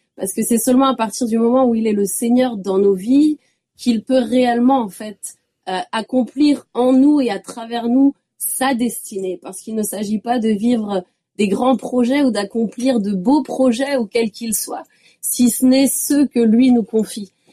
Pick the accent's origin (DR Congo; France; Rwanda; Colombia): France; Grand Est; born there; now in Lyon, France; Je suis alsacienne de naissance. Ouais. Oulala, mon père me tâcherait sur les doigts, mais de cœur, je suis lyonnaise maintenant.